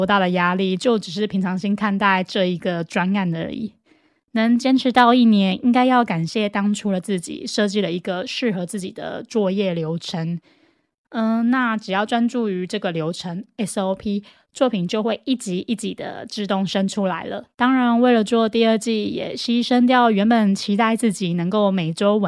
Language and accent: Chinese; Taiwan; 我也很感恩我是台湾人